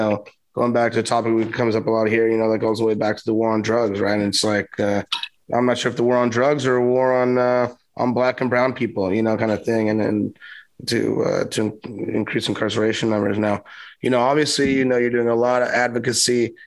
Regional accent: California, United States; for my home state of California

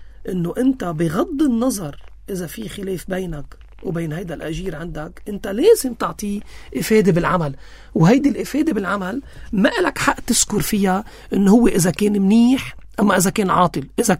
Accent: Syria; ايه انا سوري هون

